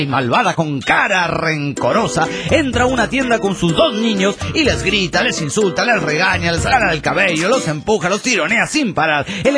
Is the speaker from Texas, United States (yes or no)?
yes; San Antonio, Texas, United States; de San Antonio